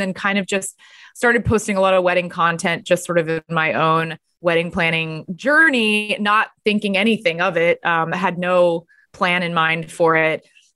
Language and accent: English; Texas, United States; also born or lived in Los Angeles / New York; I'm from Texas, but I lived in LA and New York.